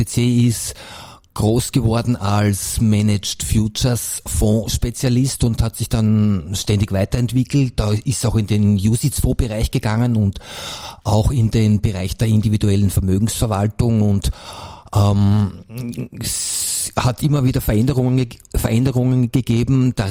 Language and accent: German; Styria, Austria; Ich bin aus der Steiermark und der Karl aus der Wiener Gegend